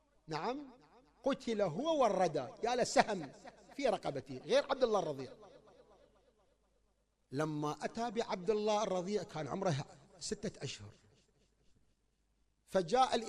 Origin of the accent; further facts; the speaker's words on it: Kuwait; زين الآن عندنا بالكويت المرأة تخرج بسيارتها إلى الصباح ما حيتعرض لها